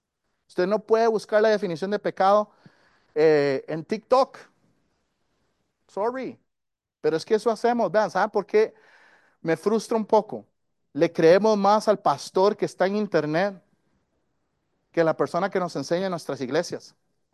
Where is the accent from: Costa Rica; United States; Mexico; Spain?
Costa Rica; Yo escuchaba eso creciendo, crecí en Costa Rica